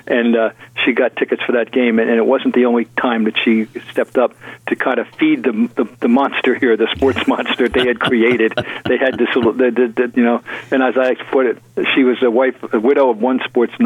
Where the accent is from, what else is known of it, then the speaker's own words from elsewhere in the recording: Trenton, New Jersey, United States; I was born in Trenton and raised